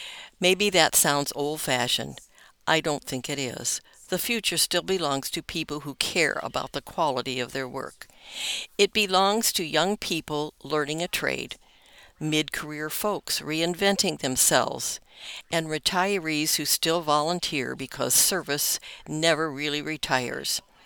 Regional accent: Brookings, South Dakota, United States; I grew up in Brookings, South Dakota, watching my mom, Lily, put in a 40-year career at 3M.

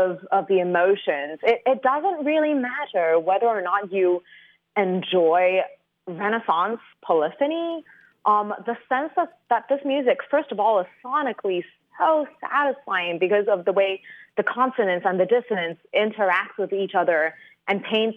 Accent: Hong Kong; moved away as an adult; I'm originally from Hong Kong

